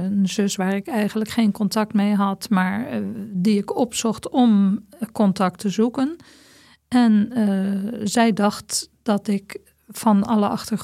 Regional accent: Putten, Gelderland, Netherlands; Ik ben opgegroeid in Putten, zoals je al zei, op de Veluwe. Zwaar getroffen dorp.

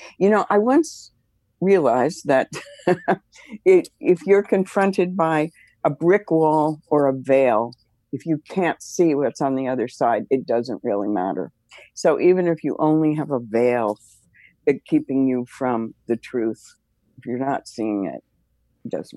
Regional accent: Manhattan, New York, United States; also born or lived in New Jersey; But when I grew up in Manhattan and New Jersey and didn't have any Black friends till I was in college.

